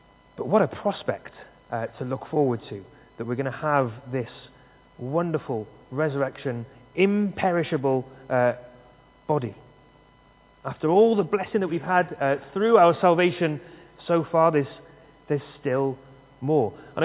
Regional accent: Cardiff, Wales, United Kingdom; in Cardiff, and there's people I haven't seen since I was about 15

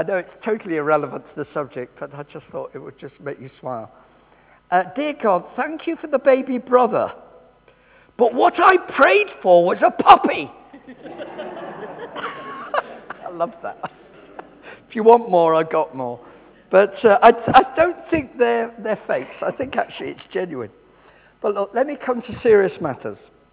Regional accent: England, United Kingdom; I'm English, so I have to be careful because there was a certain game a few days ago.

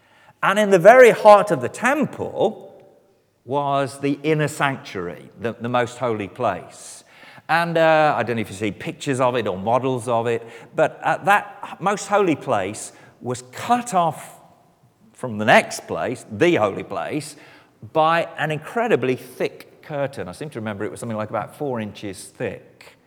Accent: West Midlands, United Kingdom; I come from the West Midlands, about as far as it's possible to get from the sea.

